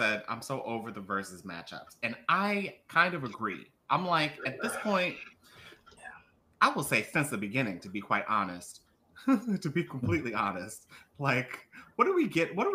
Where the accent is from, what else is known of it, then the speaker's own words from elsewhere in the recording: Philadelphia, Pennsylvania, United States; So I'm already very biased because I'm from Philly